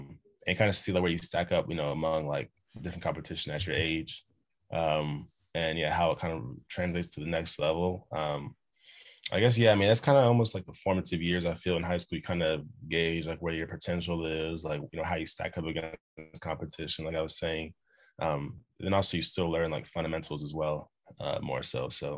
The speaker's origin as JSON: {"language": "English", "region": "North Carolina", "country": "United States", "tie": "born or raised there", "said": "Just growing up in North Carolina, which is called the hoop state in the States."}